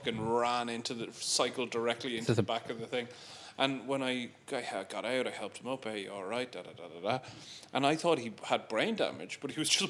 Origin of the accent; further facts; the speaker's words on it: Glendalough, Leinster, Ireland; Oh, my hometown.